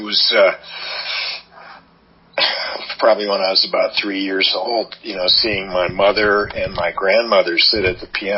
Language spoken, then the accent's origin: English; Ann Arbor, Michigan, United States; I grew up in Ann Arbor, but we would go down there and visit.